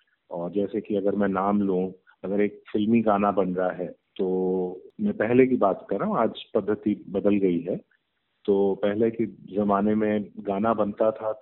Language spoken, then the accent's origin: Hindi; Mumbai, Maharashtra, India; born there; मैं मुंबई में स्थित हूँ। मेरी पैदाइशी भी मुंबई की है और बेसिकली हम एक बिजनेस फैमिली से हैं